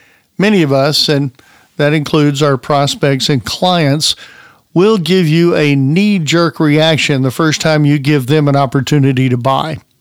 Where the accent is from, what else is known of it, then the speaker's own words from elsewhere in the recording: Alabama, United States; I was a boy growing up in Alabama in the 60s